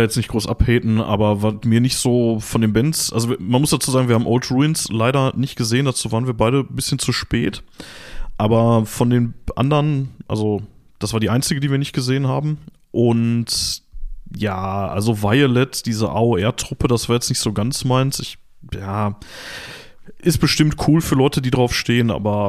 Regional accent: Gladbeck, North Rhine-Westphalia, Germany; Gut, ich bin jetzt auch schon ewig raus aus Gladbeck.

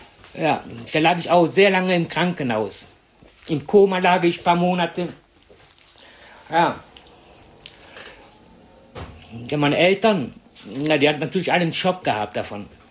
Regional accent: Cologne, North Rhine-Westphalia, Germany; born there; Ja, ich bin in Köln geboren worden.

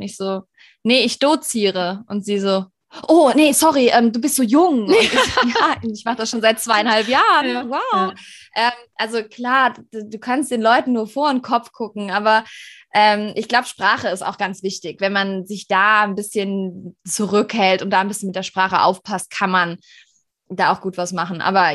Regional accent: Rhineland, Germany; also ich bin Rheinländerin und habe auch dieses Gemüt.

